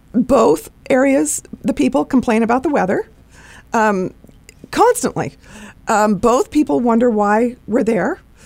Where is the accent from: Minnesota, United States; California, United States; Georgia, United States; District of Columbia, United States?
California, United States; Bay Area; I'm born and raised in the Bay Area and married a local guy and just love it.